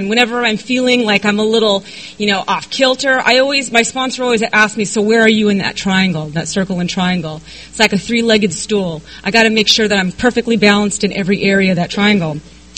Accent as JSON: {"language": "English", "town": "Coronado", "region": "California", "country": "United States", "tie": "born or raised there", "said": "I grew up in Coronado, so no, I didn't have money. We were the poorest ones there."}